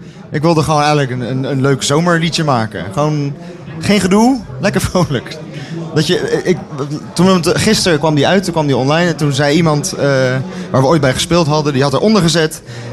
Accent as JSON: {"language": "Dutch", "town": "Capelle aan den IJssel", "region": "South Holland", "country": "Netherlands", "tie": "born or raised there", "said": "Maar Capelle is toch ja, daar waar ik vandaan kom."}